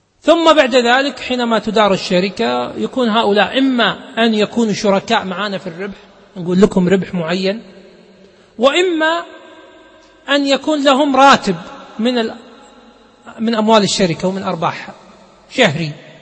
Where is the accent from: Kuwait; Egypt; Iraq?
Kuwait; يمكن عندنا بالكويت 100 فلس، يمكن عندكم هنا بريال قطري تقريبا